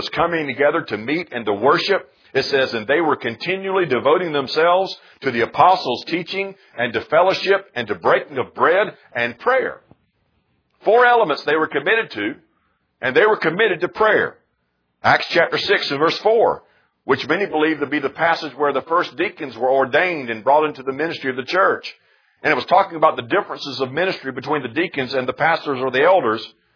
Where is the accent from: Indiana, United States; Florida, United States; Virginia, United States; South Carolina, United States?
Florida, United States; now in North Carolina, United States; we came from Florida, and all I ever saw was the flatlands of Florida. I never saw a mountain.